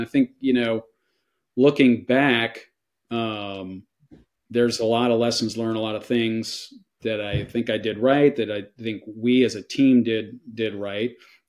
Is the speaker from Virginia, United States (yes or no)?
no; New Jersey, United States; And I grew up in Jersey and I didn't really follow college ball.